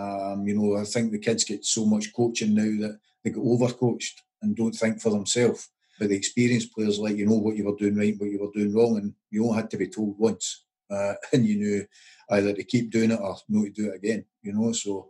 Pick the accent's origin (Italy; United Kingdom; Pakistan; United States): United Kingdom; Paisley, Scotland; I grew up in Paisley, played for some local boys clubs